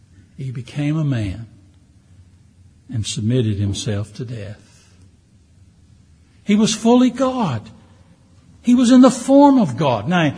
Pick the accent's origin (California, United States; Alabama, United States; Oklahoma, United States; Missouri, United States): Alabama, United States; Florence; born there; I was born in Florence, Alabama. I didn't exist before I was born in Florence, Alabama.